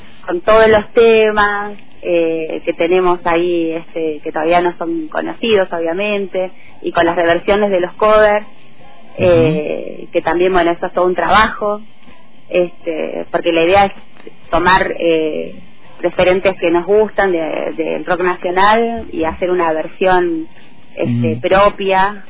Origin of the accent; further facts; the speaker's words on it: Patagonia, Argentina; Respetar esa cosa que tenemos nosotros los sureños y que también es un poco imposible no plasmarla cuando uno hace algo